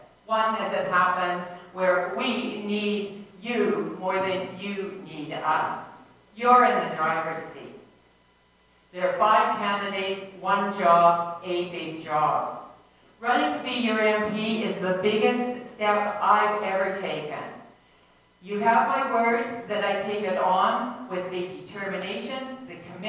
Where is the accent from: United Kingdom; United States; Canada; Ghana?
Canada; British Columbia; It's an honor to be here in my hometown with my family, my friends, my neighbors, colleagues, and fellow volunteers. I've been very lucky to have lived here almost my whole life.